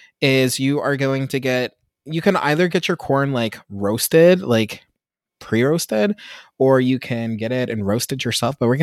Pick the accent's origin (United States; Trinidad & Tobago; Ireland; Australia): United States; Pennsylvania; Like, I got my first Mexican food restaurant that was, like, authentic in my hometown in the suburbs of Pittsburgh in the 2010s.